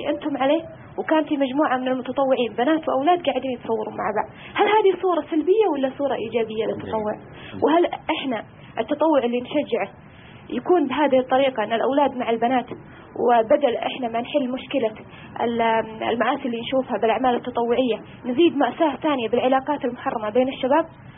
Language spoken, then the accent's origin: Arabic; Saudi Arabia; أو بالأخص هنا عندنا في السعودية، أنه نحول الأشياء